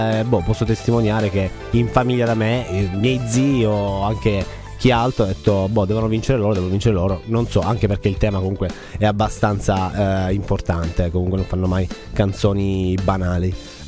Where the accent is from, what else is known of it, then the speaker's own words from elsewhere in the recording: Sicily, Italy; sono di Catania, cioè siciliani, quindi sono i miei conterranei